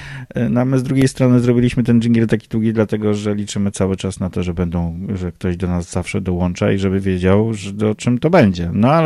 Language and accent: Polish; Warsaw, Masovian Voivodeship, Poland; jestem z Warszawy.